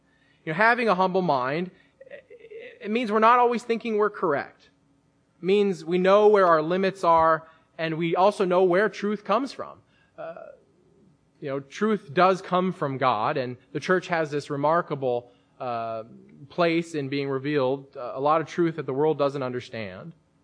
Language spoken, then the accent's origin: English; United States; I can't help but think of Americans because I haven't really traveled abroad, and I'm an American.